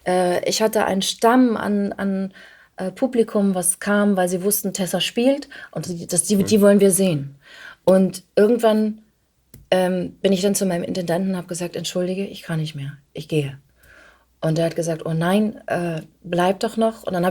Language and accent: German; Hamburg, Germany; ich komme aus Hamburg.